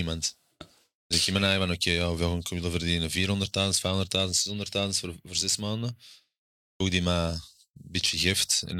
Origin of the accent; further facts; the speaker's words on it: Antwerp, Flanders, Belgium; Ik wil ook Antwerpen op de kaart. Ik ben trots Antwerpenaar altijd geweest.